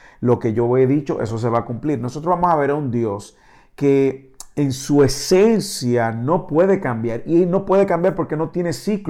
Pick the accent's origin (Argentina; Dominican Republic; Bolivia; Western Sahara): Dominican Republic; moved away as an adult; now in Dallas, United States; desde el momento en que salimos de la República Dominicana, que tuvimos que depender de etapas de donaciones y gente que nos apoyara en nuestro tiempo en el seminario, cuando vinimos aquí a Dallas